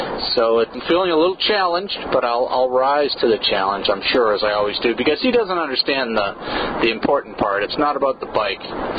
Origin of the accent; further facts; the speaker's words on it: New England, United States; I grew up in New England, right?